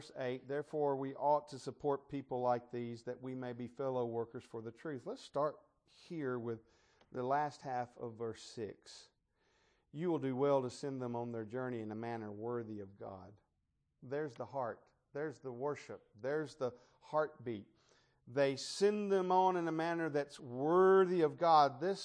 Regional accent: Mississippi, United States; I'm a Mississippian by birth. I was born and raised in Mississippi.

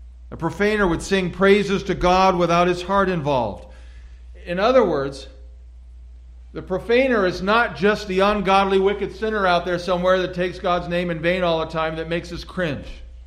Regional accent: Oregon, United States; as I was growing up in Southern Oregon

